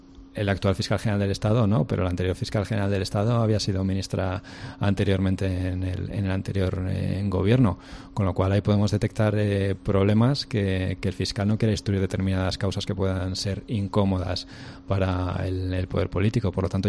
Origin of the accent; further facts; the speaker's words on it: Santander, Cantabria, Spain; soy de Santander, llevo 9 años ejerciendo aquí en Cataluña